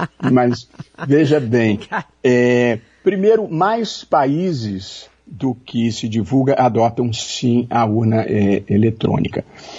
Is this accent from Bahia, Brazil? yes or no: no; Rio de Janeiro, Brazil; no Rio, eu sou do Rio